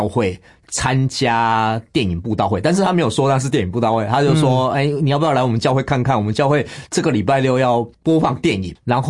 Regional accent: Tainan, Taiwan; 我从小是在台南出生，然后我也是来自于一个传统信仰的家庭。因为我生在南部

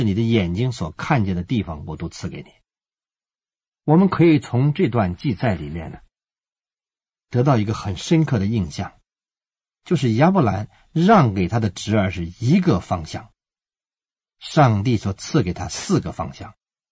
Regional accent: China; 我们中国人常常讲患得患失

